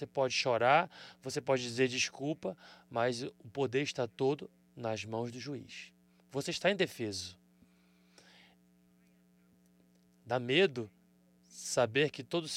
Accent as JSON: {"language": "Portuguese", "country": "Australia", "tie": "born or raised there", "also_born_or_lived": "Canada", "said": "Mas como um bom canadense, eu vou continuar tentando. Mesmo que eu não entenda muito sobre o hóquei, quando eu nasci, fui criado na Austrália, mesmo lá"}